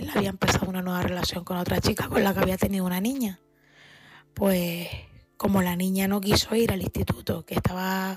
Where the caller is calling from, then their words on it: Canary Islands, Spain; de Gran Canaria.